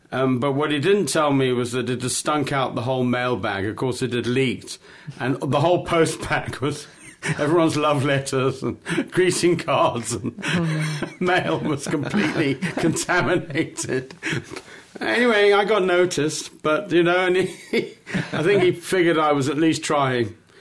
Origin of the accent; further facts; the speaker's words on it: Zimbabwe; also born or lived in England; I was born in England, but I had the lucky childhood of my parents emigrated when I was like 8 or 9 years old, and they went to Africa, and they went to Zimbabwe